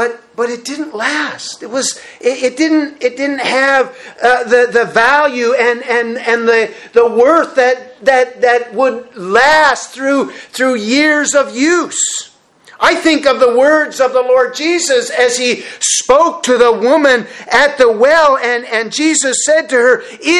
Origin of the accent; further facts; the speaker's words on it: Red Bay, Newfoundland and Labrador, Canada; I grew up in Red Bay, Labrador. I think I've said that a number of times. Well, as a child, growing up in Red Bay, just a little fishing village of about 300 people